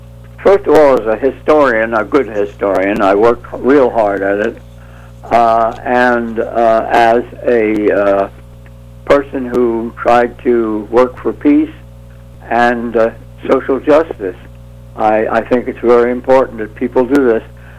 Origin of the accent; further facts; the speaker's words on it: United States; I realized that I wanted to be back in the U.S. I'm an American, USA.